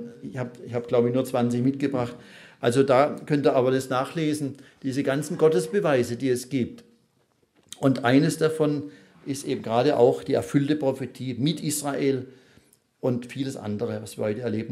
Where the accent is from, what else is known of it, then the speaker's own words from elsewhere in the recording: Baden-Württemberg, Germany; dieses kleine Land, das halb so groß ist wie mein Heimatland, Baden-Württemberg.